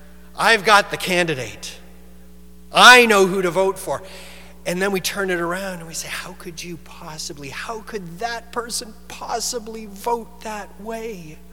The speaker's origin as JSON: {"language": "English", "country": "Canada", "said": "Canadian pride, right? Buy Canadian, support Canadian. We brag about how good we are. We've revived the I Am Canadian commercial. We're bragging about ourselves."}